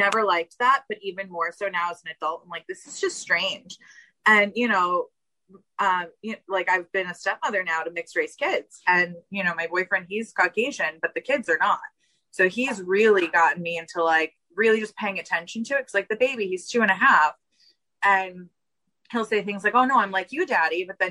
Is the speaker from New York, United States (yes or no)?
yes; Hamptons, New York, United States; especially growing up in the Hamptons where you're kind of always in a bubble.